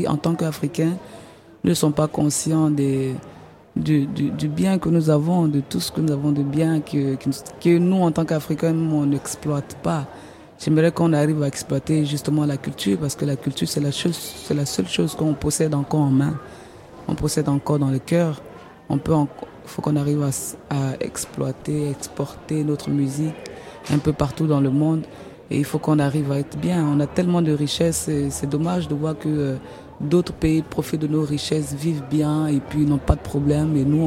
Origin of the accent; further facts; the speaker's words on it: Côte d’Ivoire; je suis ivoirien, donc je vais te dire que je préfère forcément la Côte d'Ivoire